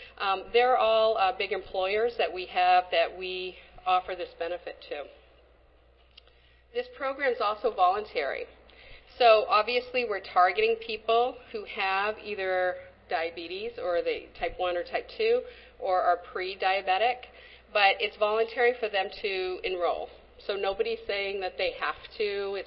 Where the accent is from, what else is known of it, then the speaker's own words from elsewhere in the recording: Maine, United States; As she mentioned, I'm from Maine, and I'm sorry also, I need to apologize. I think I brought some of our weather with me.